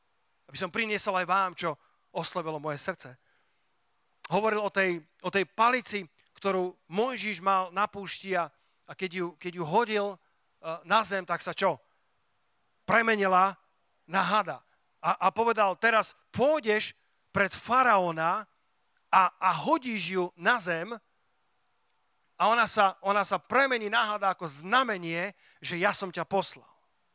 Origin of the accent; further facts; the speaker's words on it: Sliač, Banská Bystrica Region, Slovakia; ja som z malého mesta a ja sa s každým prihovorím. Ja som sa to naučil na sliači